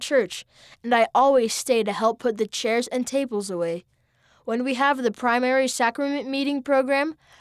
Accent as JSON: {"language": "English", "region": "British Columbia", "country": "Canada", "said": "I'm from British Columbia, Canada."}